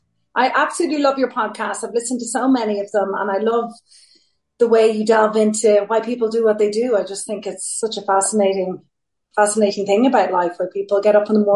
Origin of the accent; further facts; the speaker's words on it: Greystones, Leinster, Ireland; I probably would start by saying I grew up in Greystones, born in the 70s and reared in the 80s. And it was a very different place to the one it is now, much quieter.